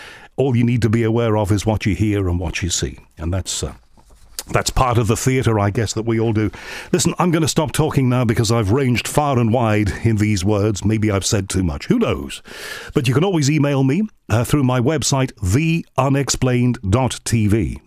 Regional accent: Liverpool, North West England, United Kingdom; I was born in Liverpool, right? And in Liverpool, everybody's a comic. It is the most characterful city, perhaps with the exception of New York, in the world, I believe. And I was very lucky to have been born and brought up there.

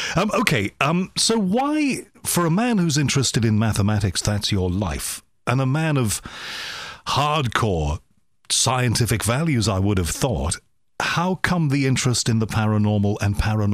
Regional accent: England, United Kingdom; I find it disquieting, and I'm English, but there we are.

